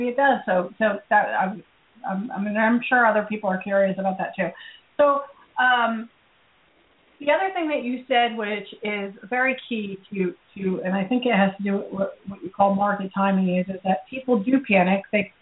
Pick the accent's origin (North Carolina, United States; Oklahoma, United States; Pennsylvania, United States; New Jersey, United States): New Jersey, United States; Atlantic City; So, you know, I'm from New Jersey, the Atlantic City area